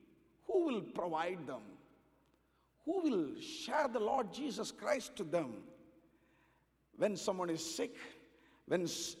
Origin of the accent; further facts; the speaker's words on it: India; English is a second language; Because, I came from India while I was praying for this day.